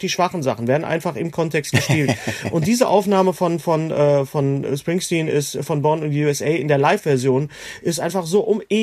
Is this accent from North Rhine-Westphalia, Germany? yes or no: yes; North Rhine-Westphalia, Germany; Filme, die aus meiner Heimat kommen. Nicht aus Westdeutschland, sondern genau genommen aus dem Ruhrgebiet.